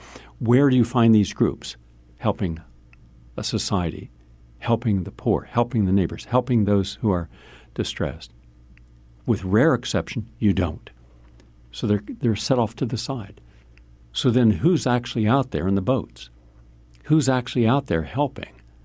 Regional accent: West Virginia, United States; I grew up in West Virginia, hillbilly country.

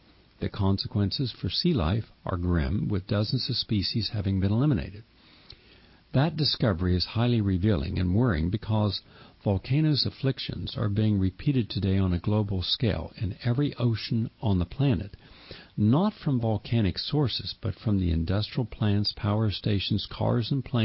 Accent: West Virginia, United States; West Virginia is an interesting state, especially where I grew up in the Ohio Valley, because you don't really see open space.

